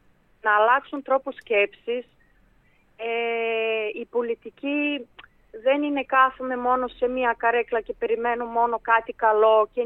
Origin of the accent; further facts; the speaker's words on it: Bulgaria; first language Greek; Και τα ελληνικά, η οποία είναι μητρική μου γλώσσα, άσχετα που έχω μεγαλώσει στη Βουλγαρία.